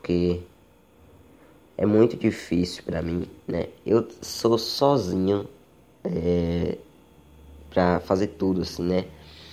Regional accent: Bahia, Brazil; que eu sou aqui da Bahia.

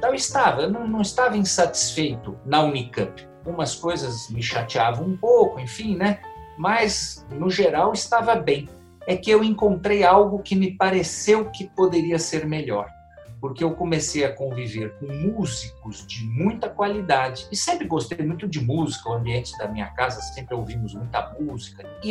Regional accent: São Paulo, Brazil; born there; now in Campinas, Brazil; eu sou nascido em São Paulo e acabei vindo estudar em Campinas, porque eu entrei na Unicamp para fazer engenharia agrícola.

